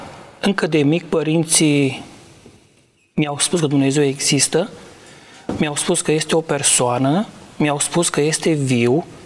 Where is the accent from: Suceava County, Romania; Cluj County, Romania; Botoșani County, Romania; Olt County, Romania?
Suceava County, Romania; Rădăuți; Din același loc ca și domnul Emanuel, din municipiul Rădăuți, județul Suceava.